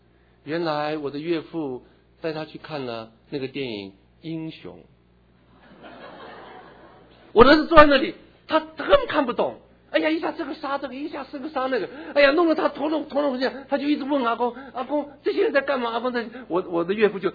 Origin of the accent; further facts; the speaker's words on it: Fujian, China; 我是福建人，我不是卞雅明的后代